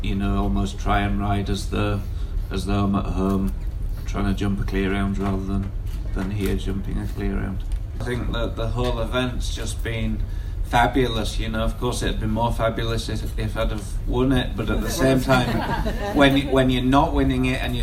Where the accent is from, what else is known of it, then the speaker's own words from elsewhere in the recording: United Kingdom; at the top of the sport as British riders